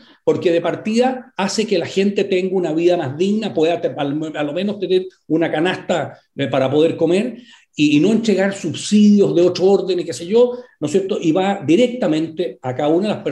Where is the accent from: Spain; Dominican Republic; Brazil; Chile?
Chile; que somos todos los chilenos